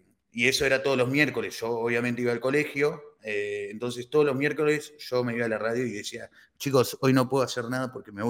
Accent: Río Gallegos, Santa Cruz, Argentina; es escritora allá de Santa Cruz, Río Gallegos, yo soy de allá, soy patagónico

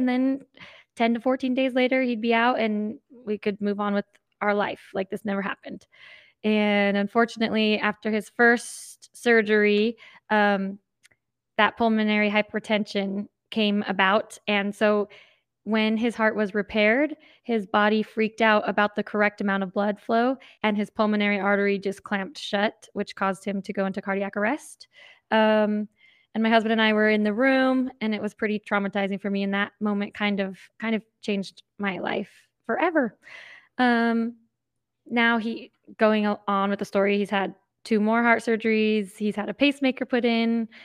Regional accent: Arizona, United States; I am 30 years old, born and raised in Arizona, a bunch of different little towns in Arizona, but it's a small town.

